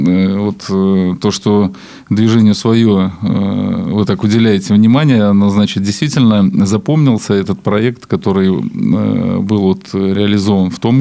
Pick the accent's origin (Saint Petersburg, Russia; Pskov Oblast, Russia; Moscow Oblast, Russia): Pskov Oblast, Russia; Velikiye Luki; о Великих Луках, о моем родном городе.